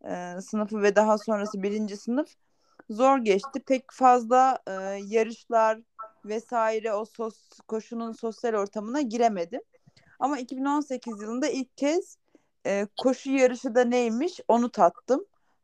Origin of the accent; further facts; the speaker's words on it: Konya, Turkey; now in Ankara, Turkey; Kapadokyalı gibi olmuştum ama yarıştan önce ve geçen senelerde çok fazla evden çok Konyalıyım esasen. Konya'dan çok Kapadokya'ya gitmişimdir kesinlikle.